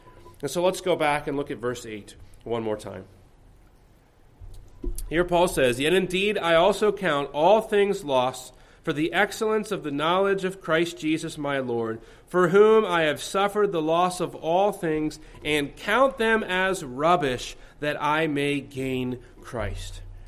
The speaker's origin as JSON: {"language": "English", "region": "West Virginia", "country": "United States", "tie": "born or raised there", "said": "When I was a young boy, my hometown, which was actually back in West Virginia, had a minor league professional hockey team."}